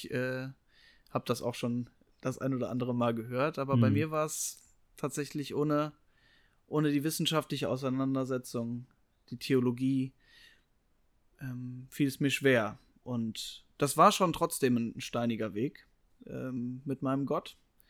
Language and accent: German; Saarland, Germany; Ich werde schon sehr bald, jetzt im Frühjahr noch, in meine Heimat zurückkehren. In das Saarland mit meiner Frau zusammen.